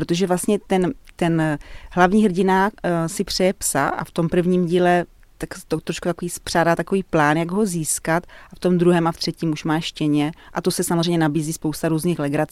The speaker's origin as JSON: {"language": "Czech", "town": "Brno", "region": "South Moravian Region", "country": "Czechia", "tie": "born or raised there", "said": "já vlastně žiju celý život v Brně, i jsem tady studovala a byla jsem tady vlastně na gymnáziu Slovanské náměstí a potom jsem byla tady na Filozofické fakultě"}